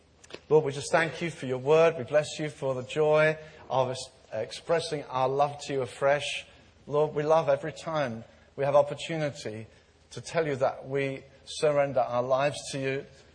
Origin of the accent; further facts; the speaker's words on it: England, United Kingdom; I think as English people particularly, we're a bit prone to that.